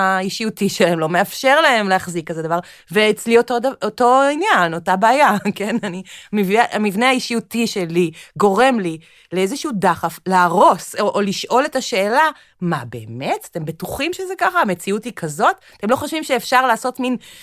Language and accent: Hebrew; Tel Aviv, Tel Aviv District, Israel; born there; שנולדתי בתל אביב, אני תל אביבית